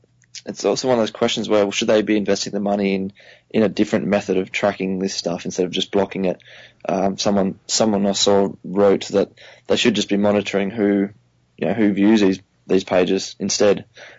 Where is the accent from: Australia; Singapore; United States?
Australia; I think it's something that's affecting my home country.